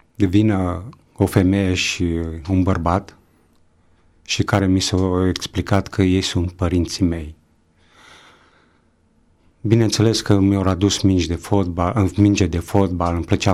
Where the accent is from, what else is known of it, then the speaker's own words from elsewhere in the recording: Timișoara, Timiș County, Romania; also born or lived in Reșița / Gavojdea; În principiu eu am crescut numai câteva luni la Reșița, după care am fost luat de la vârsta de 3 ani și am crescut la casa de copii de creșă din Timișoara. Din Timișoara, din clasa 1, am plecat în localitatea Gavojdea, județul Timiș